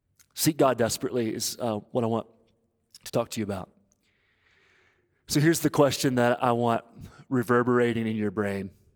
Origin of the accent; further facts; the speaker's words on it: Tennessee, United States; I grew up in East Tennessee, and family experiencing material poverty and abuse